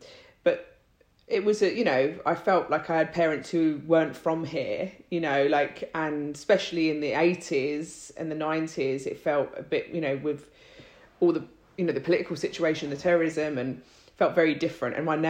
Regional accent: London, United Kingdom; I was born here, but, you know, spent a lot of my time in Ireland and, you know, that sort of, so I consider myself Irish. I'm a Londoner, you know, like definitely. But yeah, it does, you know, my parents were immigrants.

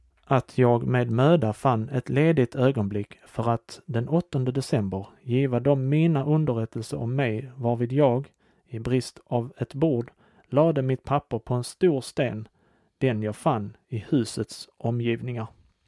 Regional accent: Skåne, Sweden; accent: Scanian; min skånska röst

